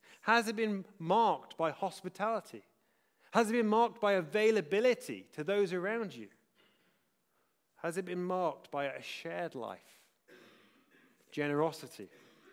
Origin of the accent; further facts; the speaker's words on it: United Kingdom; We get fidgety here because we're British.